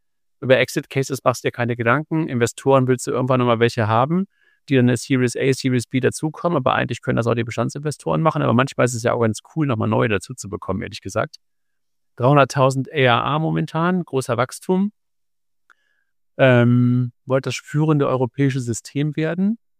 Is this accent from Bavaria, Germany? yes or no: no; Cologne, North Rhine-Westphalia, Germany; ich komme ursprünglich aus Köln